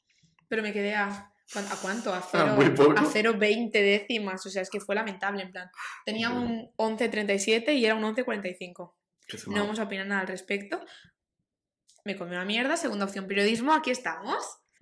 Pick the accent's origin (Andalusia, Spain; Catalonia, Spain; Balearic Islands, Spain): Balearic Islands, Spain; Sí, y bueno, y eso, soy de Mallorca